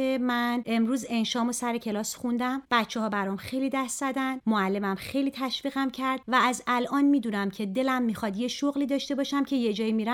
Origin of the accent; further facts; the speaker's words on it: Tehran, Tehran Province, Iran; also born or lived in Germany; ما نزدیک 7 سال توی حومه شهر ساری زندگی کردیم و من دیگه دبستانمو اومدم تهران. برای همین من الان یه خواهر دارم که متولد اصفهانه، خودم متولد آلمانم،